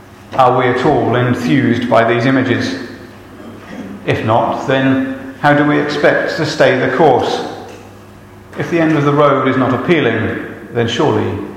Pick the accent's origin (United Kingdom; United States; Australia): United Kingdom; England; now in New Zealand; I'm an Englishman.